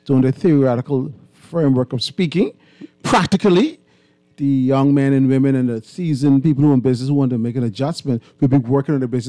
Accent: Long Island, Bahamas; Like, I'm from Long Island.

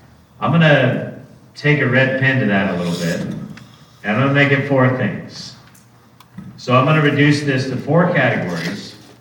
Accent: California, United States; I'm a Californian, we're pretty open people

